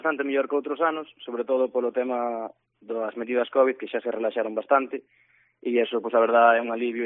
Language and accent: Galician; Melide, Galicia, Spain; Son de Melide, do centro